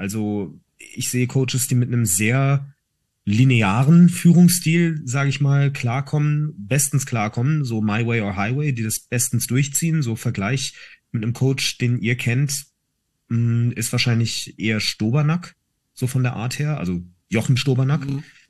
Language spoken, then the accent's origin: German; Hesse, Germany; ich bin Hesse.